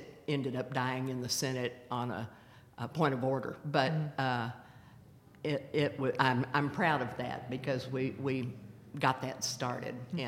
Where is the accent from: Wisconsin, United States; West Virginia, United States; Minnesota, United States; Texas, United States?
Texas, United States; Houston; I was born and raised in Houston.